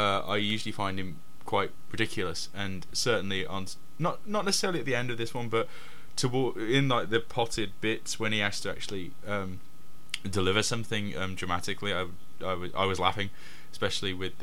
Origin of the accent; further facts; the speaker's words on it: United Kingdom; I'm British. For British people, comic books means the Beano and the Dandy, or people of my age anyway.